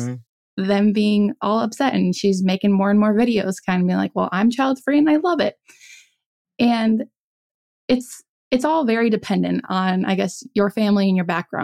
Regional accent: South Dakota, United States; And I grew up in South Dakota. So automatically that usually sends off red flags for people.

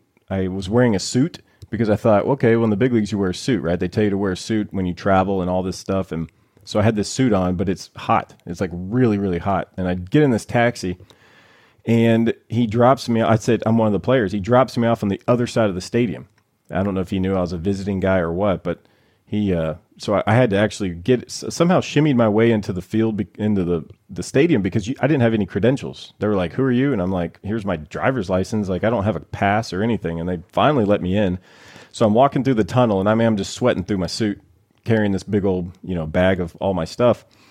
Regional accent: the South, United States; I grew up in the South. We had WGN and TBS.

